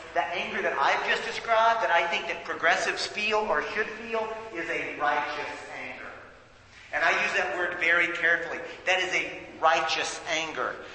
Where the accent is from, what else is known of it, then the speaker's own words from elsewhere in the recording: United States; I remember as a little boy being taught that I was from the United States of America.